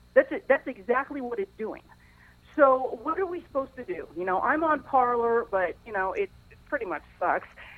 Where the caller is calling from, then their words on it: Phoenix, Arizona, United States